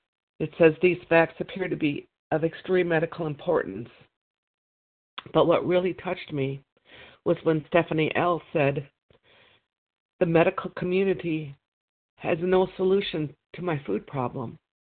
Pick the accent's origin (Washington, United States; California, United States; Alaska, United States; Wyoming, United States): Wyoming, United States; I'm from Wyoming